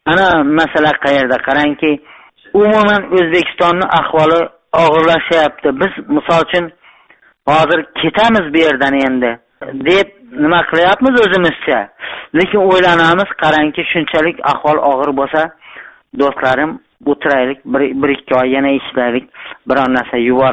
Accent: Khorezm Region, Uzbekistan; now in Bogdanovich, Russia; Xorazmdanmiz. Rossiyani Sverdlovsk viloyatini Bogdanovich shahrida ishlayapmiz.

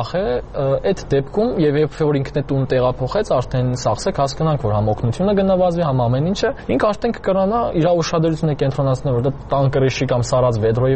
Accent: Gyumri, Shirak, Armenia; Իմ փորձովս ասեմ, էլի ես Գյումրեցի եմ

